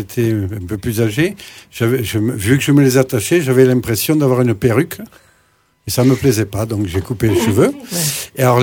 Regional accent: Morocco; born there; parce que je suis né au Maroc, et je me souviens au Maroc que je me baignais dans un trou d'eau

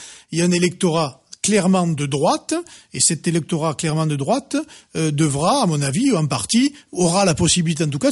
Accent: Perpignan, Occitanie, France; moi, vous savez que je viens de Perpignan

